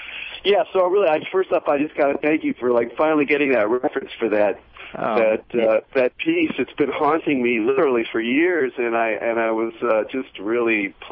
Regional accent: West Coast, United States; He grew up in the East Coast. I grew up on the West Coast.

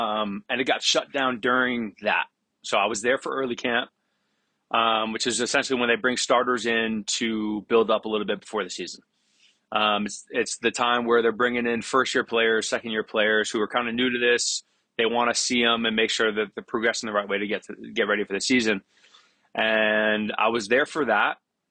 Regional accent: New York, United States; Again, I'm from Westchester, New York. Like, I'm out of my element already going to Arizona

